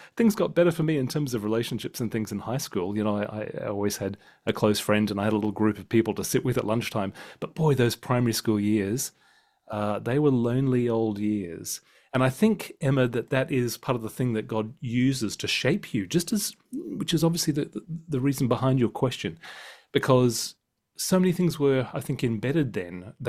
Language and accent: English; Australia; born there; now in England; I was born in Australia to British parents. I actually had a British accent